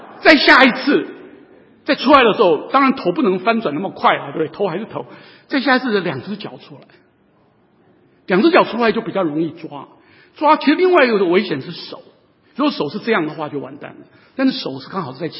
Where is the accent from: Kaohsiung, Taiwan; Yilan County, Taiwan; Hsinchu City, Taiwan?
Hsinchu City, Taiwan; Hsinchu; 我在新竹出生的，新竹人，父母亲都是新竹